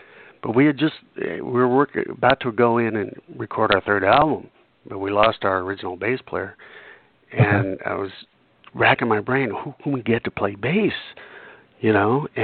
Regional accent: California, United States; You know, I grew up in Orange County, and when I finally made the move to L.A., we rehearsed at Willie's place.

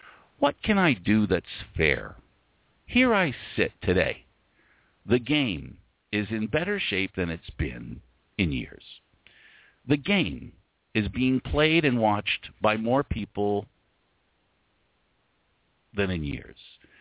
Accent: Canada; As a Canadian, we don't have many opportunities to do that.

